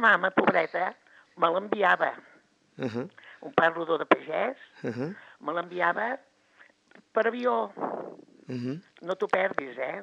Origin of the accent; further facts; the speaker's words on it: Barcelona, Catalonia, Spain; Perquè jo, perquè soy de Barcelona.